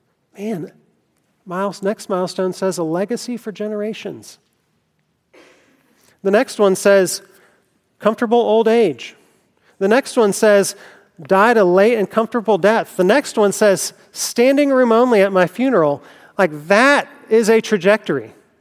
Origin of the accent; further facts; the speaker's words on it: Greenville, United States; I grew up here in Greenville, and like my kids now, actually, I had a friend whose dad worked at Michelin.